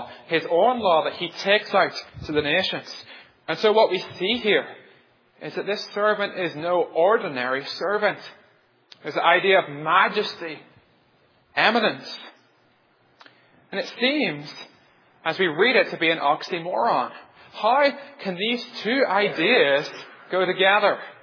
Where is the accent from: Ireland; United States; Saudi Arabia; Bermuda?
Ireland; I come from Ireland, a tiny little island in the sea